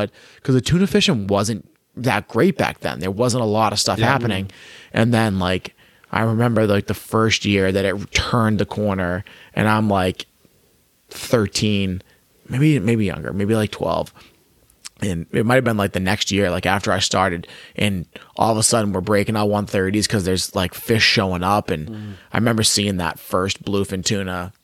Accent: Green Harbor, Massachusetts, United States; I grew up in Green Harbor. Super fortunate. The house that I grew up in is like right on the beach. My backyard opens right up to, you know, Green Harbor Beach, Berks Beach there.

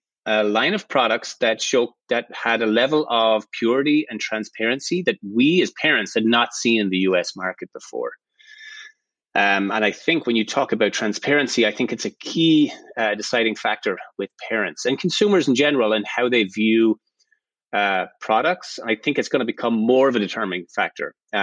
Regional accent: Ireland; I was raised in Ireland

